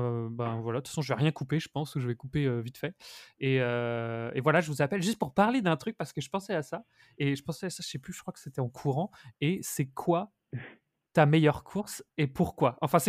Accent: Perros-Guirec, Brittany, France; je l'ai vu un peu à Perros-Guirec, d'où je suis originaire

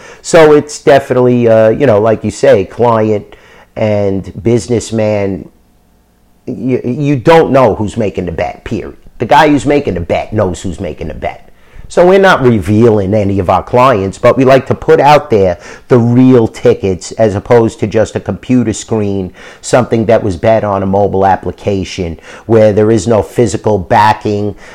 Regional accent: New York, United States; I grew up in New York, and I know how the street bookies operate

